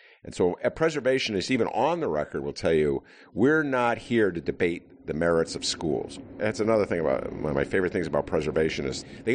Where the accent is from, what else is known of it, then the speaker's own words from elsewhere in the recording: Chicago, Illinois, United States; It's like the schizophrenia of being a Chicagoan